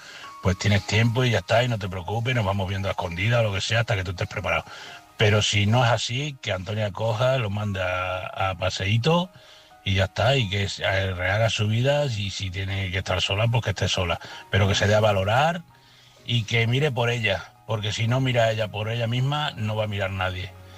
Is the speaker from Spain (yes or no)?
yes; Badajoz, Extremadura, Spain; soy de Badajoz.